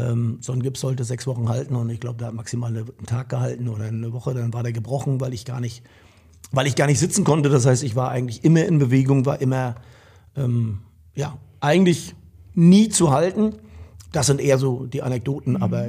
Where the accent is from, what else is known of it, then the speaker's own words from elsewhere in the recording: Rostock, Mecklenburg-Vorpommern, Germany; Ja, aber das war, die Rostocker kennst, das war ehemalig Vögenteich.